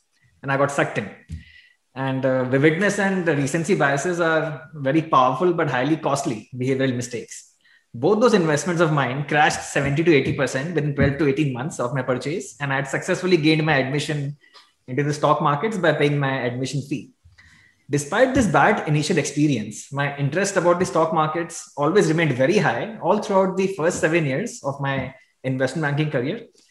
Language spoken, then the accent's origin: English; Kolkata, West Bengal, India; I grew up in Kolkata, in East India.